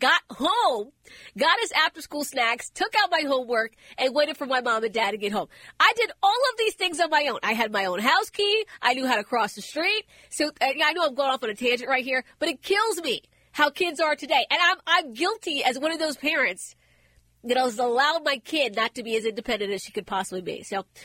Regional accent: Concord, Massachusetts, United States; also born or lived in Buffalo, United States; I'm actually from Concord, Massachusetts. not Africa, believe it or not. Concord, Massachusetts. And so, of course, we used to get snow up there.

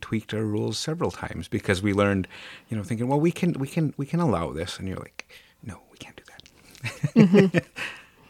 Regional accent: Michigan, United States; from in the UP is I don't know, probably around 10,000 people-ish or so, maybe a little bit smaller. My hometown is actually a lot smaller than that.

